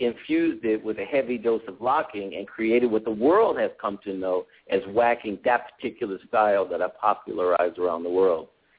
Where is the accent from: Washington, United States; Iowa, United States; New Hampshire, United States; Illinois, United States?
Illinois, United States; Chicago; I said, well, you know, I'm from Chicago.